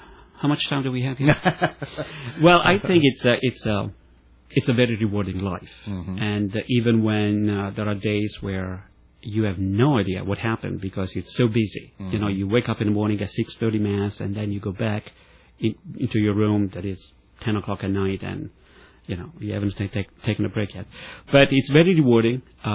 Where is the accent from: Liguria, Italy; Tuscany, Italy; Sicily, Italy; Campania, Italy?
Campania, Italy; Naples; I was born in near Naples, Italy, quite a few years ago, and I grew up with Catholicism being part of my life